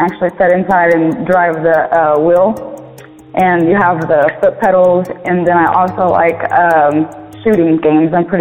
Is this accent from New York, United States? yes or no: yes; New York, United States; now in Las Vegas, United States; I have family everywhere. I'm from New York originally. I live in Las Vegas right now. I'm planning on moving to LA actually.